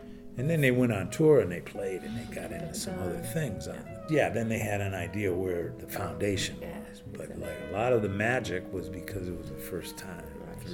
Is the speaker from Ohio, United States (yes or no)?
yes; Cleveland, Ohio, United States; someone I grew up with in Cleveland